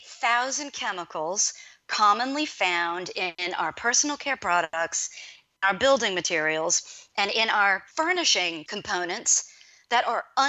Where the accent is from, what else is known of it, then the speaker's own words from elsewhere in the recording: New Orleans, Louisiana, United States; now in Atlanta, United States; I really enjoy going back to New Orleans, my hometown. We moved to Atlanta about 20 years ago, and going back home would be the favorite place that we like to return.